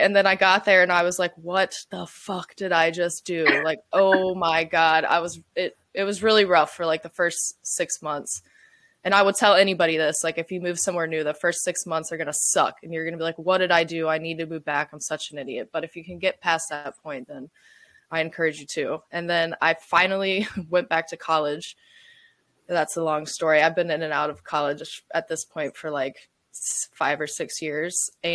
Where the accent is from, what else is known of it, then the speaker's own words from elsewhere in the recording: Raleigh, North Carolina, United States; also born or lived in Wilmington; I'm from North Carolina. That's where I grew up, born and raised, in Raleigh. That's my hometown. I moved to Wilmington, North Carolina when I was 19